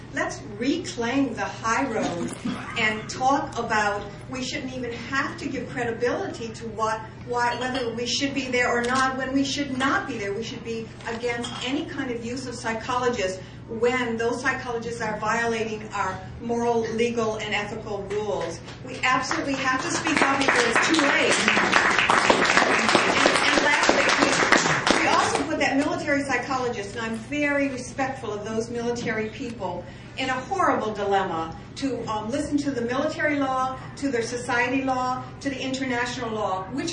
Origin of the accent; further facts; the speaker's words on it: Santa Cruz, California, United States; from Santa Cruz, a clinical psychologist.